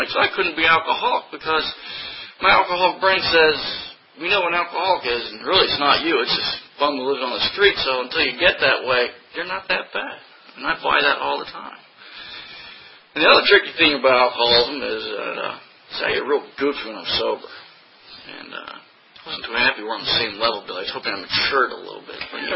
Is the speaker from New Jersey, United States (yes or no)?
yes; New Jersey, United States; I grew up in New Jersey. I go to New York City.